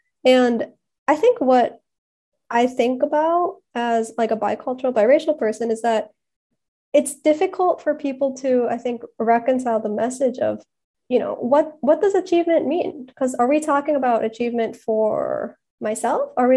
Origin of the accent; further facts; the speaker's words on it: Japan; Yeah, I grew up in Japan, so I think my perspective is a little bit different because I never really went back to the homeland.